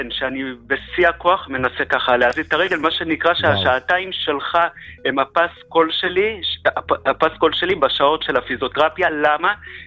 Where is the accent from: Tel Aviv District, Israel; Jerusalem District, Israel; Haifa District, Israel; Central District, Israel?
Central District, Israel; Petah Tikva; פתח תקווה